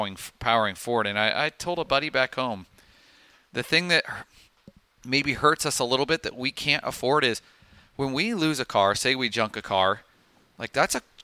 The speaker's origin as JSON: {"language": "English", "region": "Iowa", "country": "United States", "tie": "born or raised there", "said": "growing up in central Iowa, you could draw a 60-mile or a one-hour radius around my hometown, and I think there was 12 dirt tracks that operated weekly."}